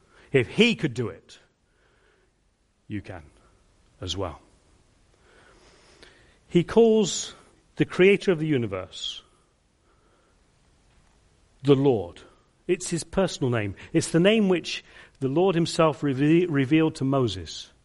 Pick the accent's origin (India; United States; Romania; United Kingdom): United Kingdom; England; I am English, honest.